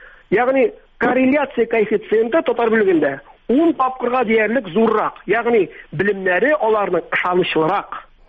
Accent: Chutay, Tatarstan, Russia; Балтач районы Чутай авылы. Күп мурагда айтар инде мектеп түзүргә. Чөнки ул мектеп чынлап та иски инде. Мен оқыган мектеп ул.

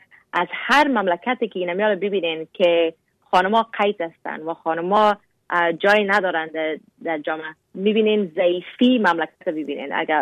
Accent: Afghanistan; now in Canada; گفتم از کانادا. گفت نه راستی از کجا هستی؟ گفتم از افغانستان. گفت از افغانستان اگه هستی یعنی که مسلمان هستی نه؟ گفتم ما اگر افغانستان هستم مسلمان هستم

